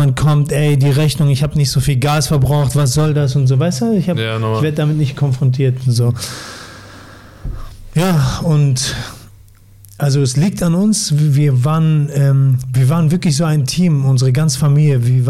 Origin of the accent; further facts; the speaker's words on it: Germany; also born or lived in Syria; Geboren in Syrien. Wir sind 94 hier rübergekommen. Ich war noch nicht mal 10. Quasi hier aufgewachsen.